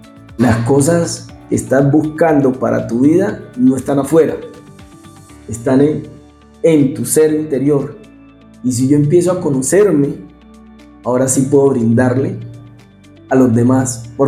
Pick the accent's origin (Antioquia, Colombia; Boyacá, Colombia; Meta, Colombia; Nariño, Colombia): Antioquia, Colombia; yo soy nacido y criado en Antioquia, ¿cierto? Pero toda mi ancestralidad y todos los que me anteceden, como mi madre, mis abuelos y todo esto, es del Chocó, ¿cierto?